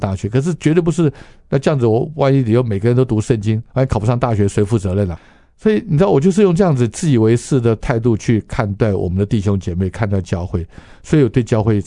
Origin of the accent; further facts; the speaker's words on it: Kaohsiung, Taiwan; 我是高雄人，从小在高雄长大的，所以我受洗也是在高雄的国语礼拜堂受洗的。那读完雄中之后，就到台北的国防学院好去读书。